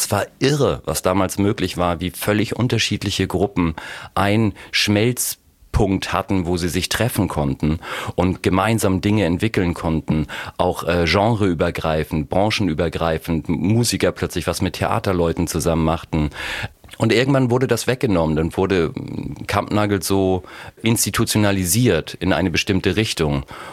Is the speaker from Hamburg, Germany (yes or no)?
yes; Hamburg, Germany; wie immer macht man dann ja Sachen, die man normalerweise als Hamburger nicht macht